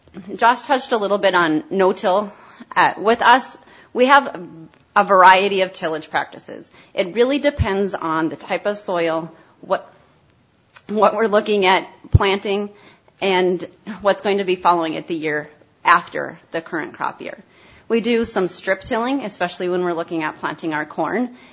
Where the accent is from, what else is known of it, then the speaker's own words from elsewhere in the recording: Minneapolis, Minnesota, United States; I'm originally from Minneapolis. So when I met my husband and moved to the farm, I had no idea what I was getting into.